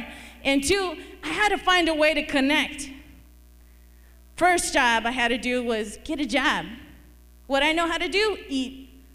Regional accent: Houston, Texas, United States; Originally, I'm from Houston, Texas. And I hated the weather outside.

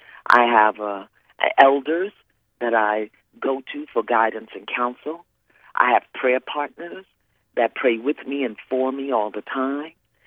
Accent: Brooklyn, New York, United States; I'm from Brooklyn.

